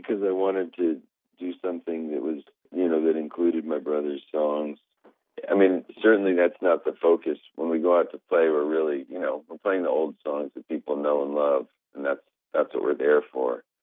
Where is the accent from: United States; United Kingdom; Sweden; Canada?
United States; Concord, New Hampshire; Yes, I grew up in Concord.